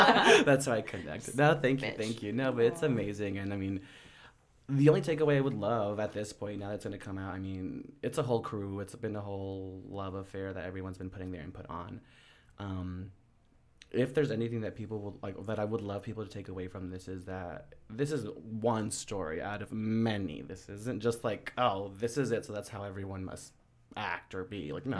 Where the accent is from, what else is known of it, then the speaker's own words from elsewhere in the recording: Denver, Colorado, United States; I was born and raised in Denver, but my mom is from Mexico City.